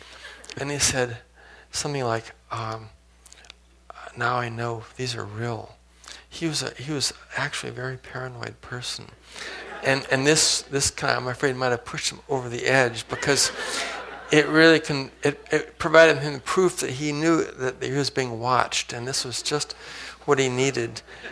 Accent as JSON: {"language": "English", "town": "Santa Monica", "region": "California", "country": "United States", "tie": "born or raised there", "said": "when I was growing up in Santa Monica in the 50s, it was not the Tony Shishi town is today. It was very much a blue-collar town."}